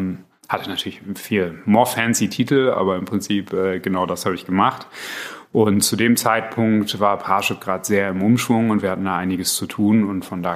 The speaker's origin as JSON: {"language": "German", "region": "Berlin", "country": "Germany", "said": "Ich bin eigentlich Berliner"}